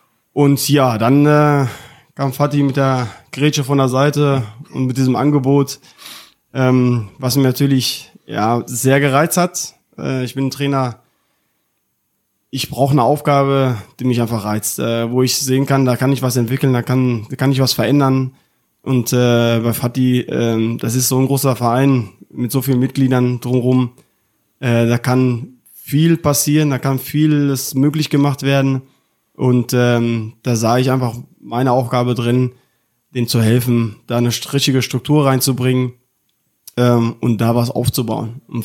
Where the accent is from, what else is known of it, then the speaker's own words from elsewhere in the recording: Neheim, North Rhine-Westphalia, Germany; also born or lived in Sundern; bin 37 Jahre alt. Ich komme aus Neheim, wohne jetzt hier seit 2 Jahren, habe jetzt gebaut, vorher in Sunnan gelebt